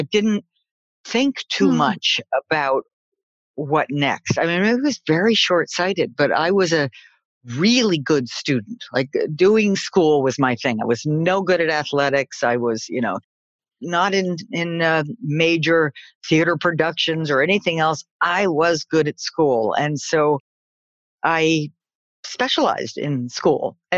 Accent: New York City, New York, United States; Well, I grew up in New York City, which sounds glamorous, and it wasn't. It was wonderful.

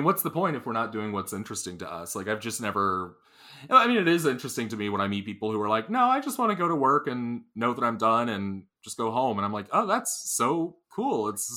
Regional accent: Rock Hill, South Carolina, United States; I don't consider us a part of Rock Hill, but I grew up in Rock Hill. Mm-hmm. So yeah, I'm right where I grew up.

